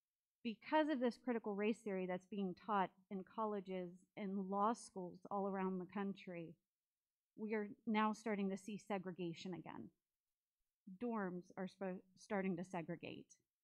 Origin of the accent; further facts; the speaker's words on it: United States; I'm a mother of three, a Navy veteran, and a proud American. My family and I moved here from Pittsburgh, Pennsylvania in April of 2018